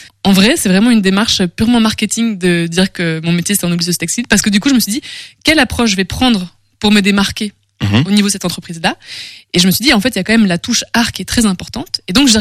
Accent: Dunkirk, Hauts-de-France, France; also born or lived in Germany; now in Angers, France; j'habite à Angers. Et je viens de pas mal d'endroits. En fait, je suis née en Allemagne et après, on n'a pas arrêté de déménager avec ma mère. Mais grosso modo, j'ai beaucoup vécu dans le nord, notamment à Dunkerque.

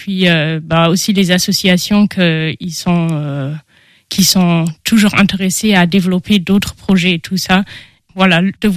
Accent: Osnabrück, Lower Saxony, Germany; French is a second language; now in France; j'ai 20 ans et je viens de l'Allemagne, d'Osnabrück, qui est la ville jumelle d'Angers.

